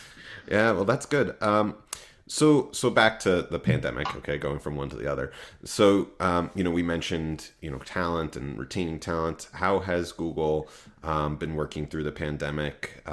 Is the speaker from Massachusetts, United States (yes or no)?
no; Manhattan, New York, United States; Oh, man, I'm from Manhattan. We scream.